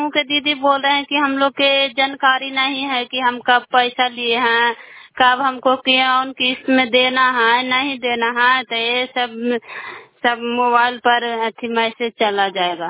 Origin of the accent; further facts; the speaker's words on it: Raghunathpur, India; मैं रघुनाथपुर के रहने वाले हूँ।